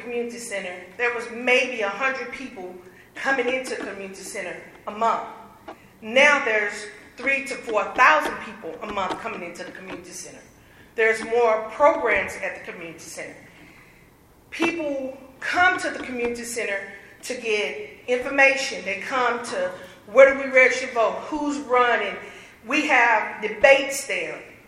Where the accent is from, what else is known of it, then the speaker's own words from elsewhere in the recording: Oak Grove, Kentucky, United States; from Oak Grove, Kentucky, the second largest city in Christian County.